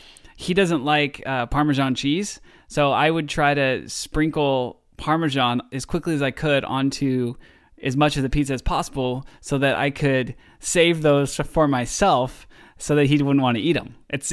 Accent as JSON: {"language": "English", "region": "Oregon", "country": "United States", "also_born_or_lived": "Southern California", "said": "I did when I was younger and I lived in Southern California because it was an orange. And like I'm from Oregon. Oranges just don't grow here."}